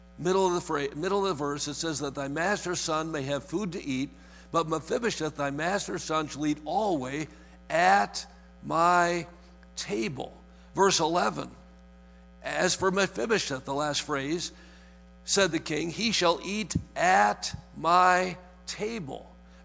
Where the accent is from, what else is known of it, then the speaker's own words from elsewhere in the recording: Wisconsin, United States; in Wisconsin where every night my dad opened the Bible and read the Word of God to us as a family, and we had family prayer.